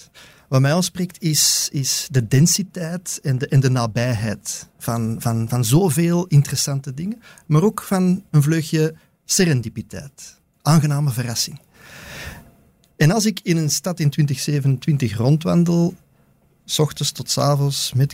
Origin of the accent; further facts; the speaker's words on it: Antwerp, Belgium; Ik kom uit Antwerpen. Ja, dat hoort je misschien.